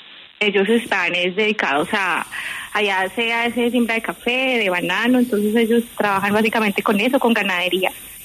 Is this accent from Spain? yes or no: no; Ibagué, Tolima, Colombia; also born or lived in Armenia; Yo soy de Armenia, pero toda mi vida he vivido acá en Ibagué.